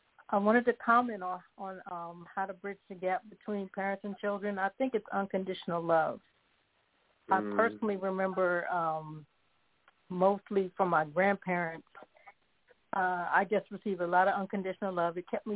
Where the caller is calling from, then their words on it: Philadelphia, Pennsylvania, United States; calling from Philadelphia.